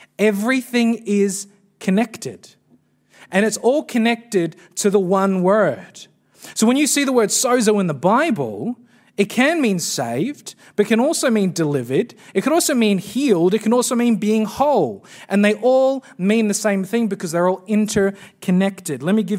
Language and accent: English; New Zealand; but because I'm from New Zealand, it's not iconic to me, right?